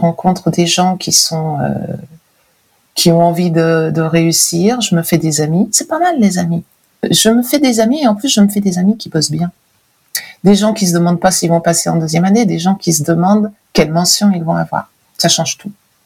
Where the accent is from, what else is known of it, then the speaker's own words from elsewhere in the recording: Lyon, Auvergne-Rhône-Alpes, France; Je suis avocat. Je suis lyonnaise.